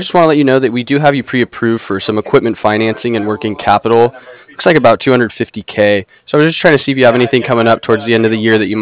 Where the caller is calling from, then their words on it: San Diego, California, United States; I'm calling from San Diego.